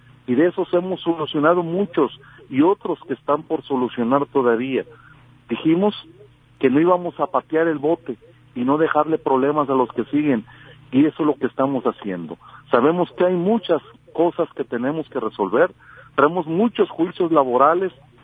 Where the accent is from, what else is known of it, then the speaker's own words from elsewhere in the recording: Puerto Vallarta, Jalisco, Mexico; Somos gente de Puerto Vallarta. Aquí nacimos, aquí está nuestro ombligo enterrado. Nuestra familia es de aquí, nuestros hijos son de aquí.